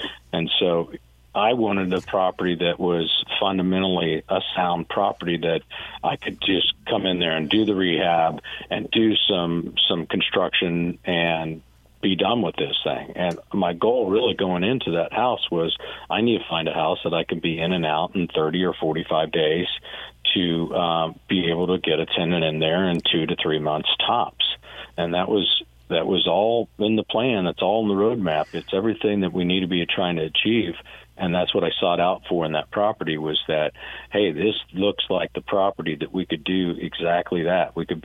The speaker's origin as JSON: {"language": "English", "region": "Midwest", "country": "United States", "tie": "born or raised there", "said": "Growing up in the Midwest, you don't have any, you've got a lot of kind of values that you don't do this, you don't say"}